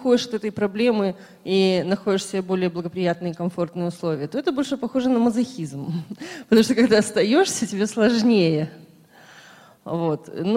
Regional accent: Odesa, Odesa Oblast, Ukraine; я из Одессы.

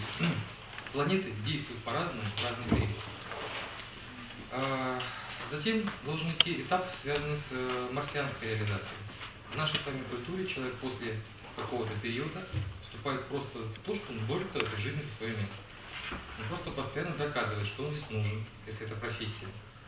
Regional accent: Donbas, Ukraine; born there; Я родился на Донбассе, в шахтерском городе. Вот. Я учился, да, в престижной школе, вот. Но город шахтерский.

